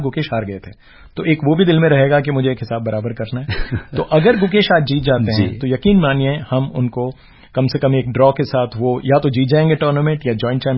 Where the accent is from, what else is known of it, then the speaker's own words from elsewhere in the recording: India; क्योंकि मैं इंडियन हूं